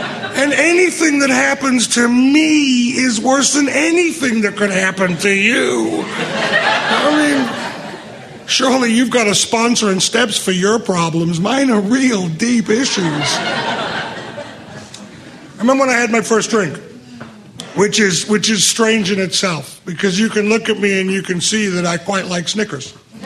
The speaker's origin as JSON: {"language": "English", "town": "Las Vegas", "region": "Nevada", "country": "United States", "said": "I'm an alcoholic. I'm from Las Vegas."}